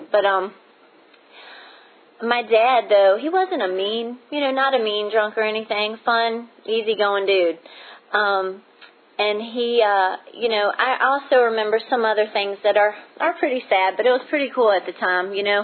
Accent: Hopewell, Virginia, United States; So I'm an only child. I grew up in Hopewell, Virginia, south of Richmond.

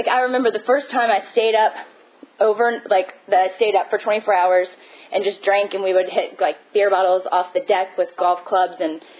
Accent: Richmond, Virginia, United States; I grew up in Richmond. I'm from Richmond. That's where I grew up. I lived in Short Pump, which is not anything like it is now.

